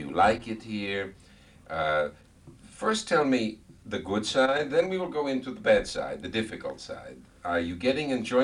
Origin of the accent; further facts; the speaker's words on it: United States; born there; I was born in America. I never saw Vilna.